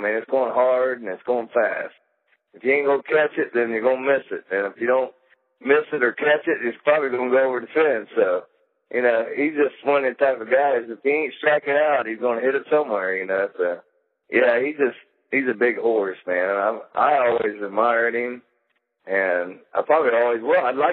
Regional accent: Colton, Ohio, United States; I grew up in Jackson County, which is Southern Ohio, a little town called Colton, Ohio, 600 people.

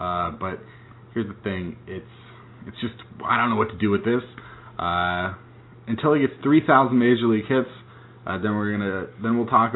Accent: Seattle, Washington, United States; If you didn't catch it earlier, I'm from Seattle, and I loved Ichiro.

